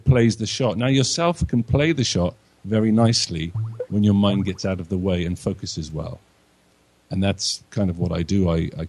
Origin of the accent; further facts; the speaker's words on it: Wales, United Kingdom; It's in Wales, which is where I'm from. I'm a Welshman.